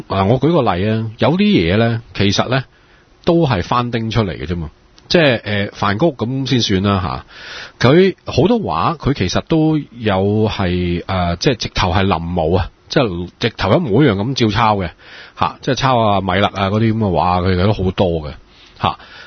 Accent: Shanghai, China; 咁我哋上海人食嘅月餅好似個即係漢堡包嘅舊肉咁樣嘅啫，

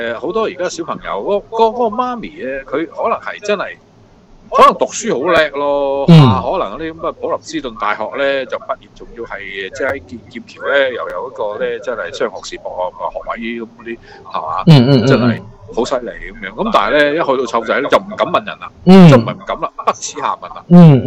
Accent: Shanghai, China; 即系我哋上海人咧，就茶叶蛋咧，好多时都隔夜噶

